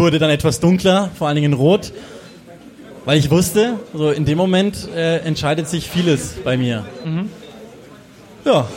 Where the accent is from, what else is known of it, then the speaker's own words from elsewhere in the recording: Burghausen, Bavaria, Germany; born there; Ich komme gebürtig aus Burghausen, die sind ja heute auch in der Stadt.